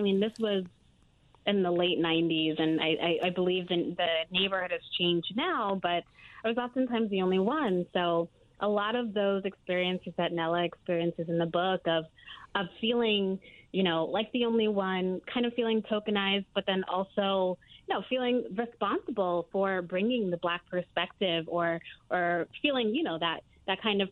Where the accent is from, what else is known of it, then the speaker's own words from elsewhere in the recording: Hamden, Connecticut, United States; That is right. I grew up in Hamden. I was born in New Haven. I lived in West Haven for a little while.